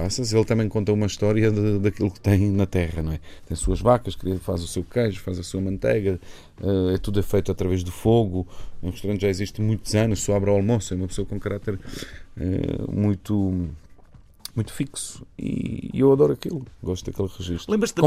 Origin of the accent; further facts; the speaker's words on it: Bosnia & Herzegovina; sou de Bósnia, que nasci de lá, que a partir daí tenho passagens por vários países, que estive em África, que uso produtos de lá, que tenho em Portugal muitos raízes